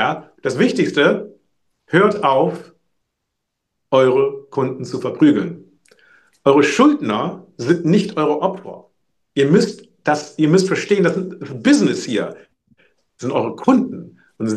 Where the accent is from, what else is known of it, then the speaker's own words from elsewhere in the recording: Germany; Ich bin außerhalb dieser Sache. Ich bin Deutscher.